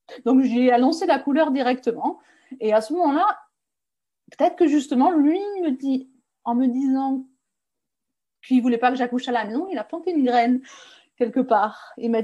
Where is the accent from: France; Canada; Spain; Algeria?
France; Donc moi j'ai grandi en France